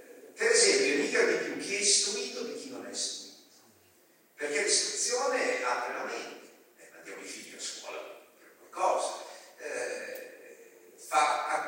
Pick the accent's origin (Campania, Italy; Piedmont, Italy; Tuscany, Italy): Piedmont, Italy; Vercelli; now in Milan, Italy; Io nella mia vita mi sono spostato di 75 km, dalla mia città natale, Vercelli, in Piemonte